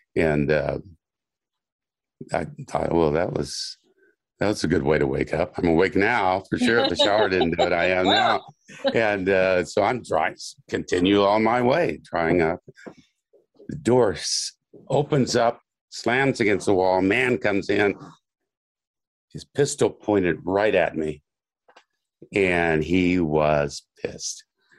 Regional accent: Kansas, United States; He's a guy I grew up with in Kansas, a couple of years younger than I was.

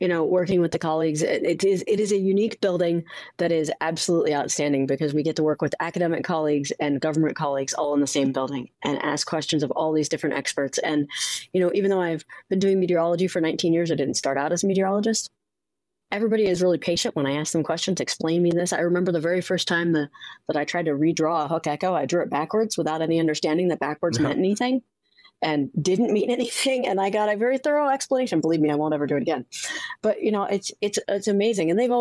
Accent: Midwest, United States; growing up in the Midwest where you experience everything in the weather spectrum

